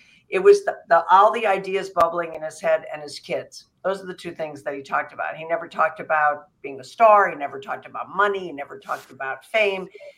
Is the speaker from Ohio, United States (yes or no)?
yes; Cleveland, Ohio, United States; Well, I grew up in Cleveland.